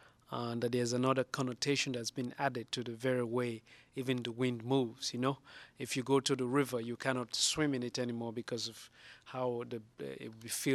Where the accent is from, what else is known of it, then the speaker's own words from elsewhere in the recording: Sierra Leone; first language Mende; English is a second language; translating from Mende, which is my mother tongue, means fefete, which means a nest of air or a vessel that carries air.